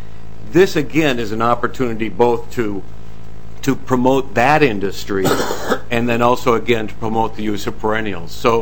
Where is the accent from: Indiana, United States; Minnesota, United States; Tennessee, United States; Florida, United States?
Minnesota, United States; North Mankato; I believe strongly that that impacts my hometown of North Mankato and Mankato